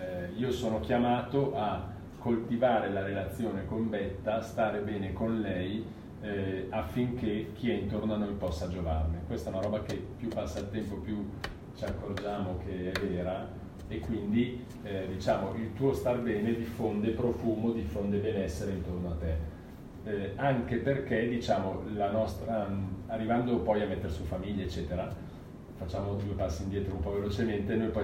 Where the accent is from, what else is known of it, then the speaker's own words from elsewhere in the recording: Milan, Lombardy, Italy; born there; Visto che sono nato a Milano in un condominio